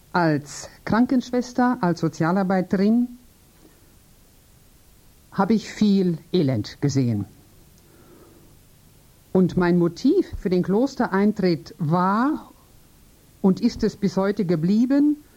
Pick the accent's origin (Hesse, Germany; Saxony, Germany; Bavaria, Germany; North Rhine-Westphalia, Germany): North Rhine-Westphalia, Germany; Essen; now in Unterems, Switzerland; Ich komme aus Essen im Ruhrgebiet. Seit dem 2. Oktober 1977 bin ich in Unterems und seit Juli 1991 bin ich Bürgerin in Unterems.